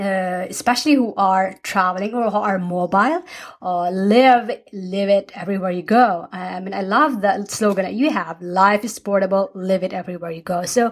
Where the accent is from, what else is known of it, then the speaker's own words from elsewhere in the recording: Philippines; moved away; also born or lived in United States / Norway; I grew up in the Philippines. We moved to the US in late 90s and then met my husband, and now living in Norway half of the time and half of the time in the US.